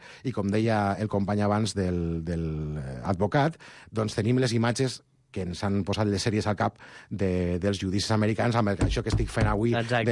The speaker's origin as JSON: {"language": "Catalan", "town": "Castellón de la Plana", "region": "Valencian Community", "country": "Spain", "said": "A més, aquí a Catalunya, a Castelló, jo soc de Castelló, sempre faig esmena."}